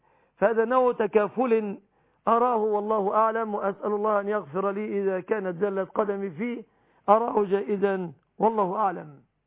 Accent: Egypt; بلادنا مصر

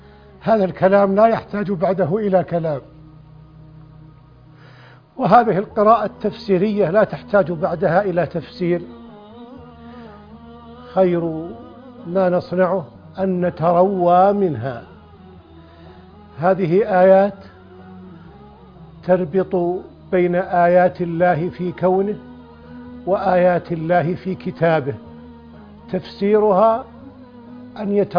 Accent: Najd, Saudi Arabia; وكان بعض القرى عندنا في نجد

